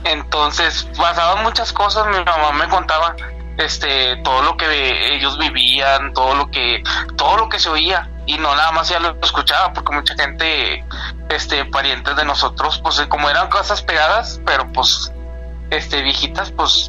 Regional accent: Piedras Negras, Coahuila, Mexico; Bueno, yo soy originario de Piedras Negras. Yo me crié cerca de lo que es el río Bravo, entre la frontera con Estados Unidos.

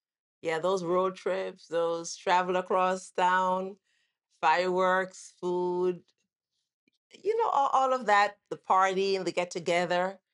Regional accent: Jamaica; now in United States; I came here from Jamaica with just a high school diploma. That's all I had. No college education.

